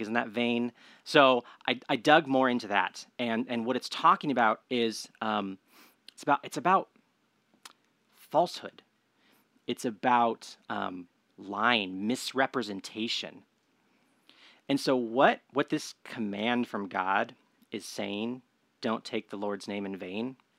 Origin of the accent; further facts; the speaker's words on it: United States; That doesn't feel as an American very important to me, a very important question, because I feel like in our culture, names are so, they have such little power.